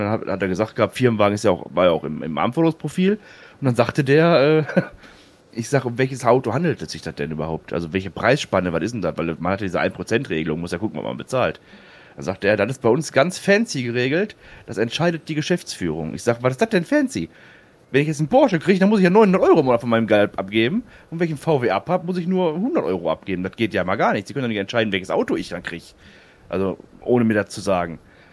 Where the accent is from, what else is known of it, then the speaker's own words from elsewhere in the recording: Duisburg, North Rhine-Westphalia, Germany; ich komme ja selber aus Duisburg